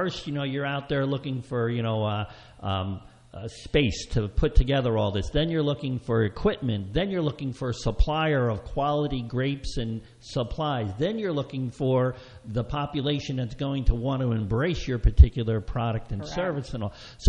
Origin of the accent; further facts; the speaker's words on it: New Jersey, United States; Well, I know when I was growing up in Hunterdon County, there was maybe one or two wineries in the whole area and stuff.